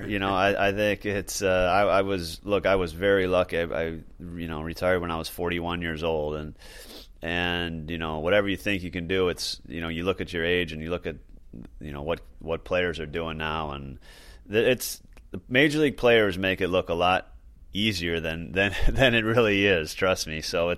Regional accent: Milwaukee, Wisconsin, United States; I grew up in Milwaukee, and baseball in Milwaukee is important to me.

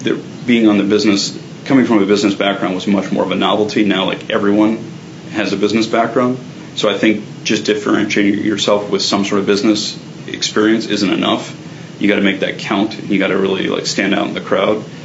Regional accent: Virginia, United States; So I grew up in Virginia.

